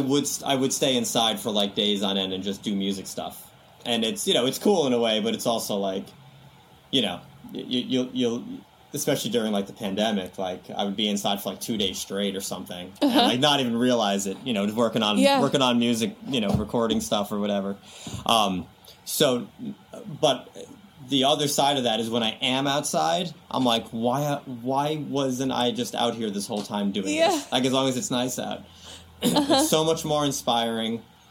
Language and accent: English; New York City, New York, United States; we grew up in Queens, New York. So it was like very, apartments everywhere.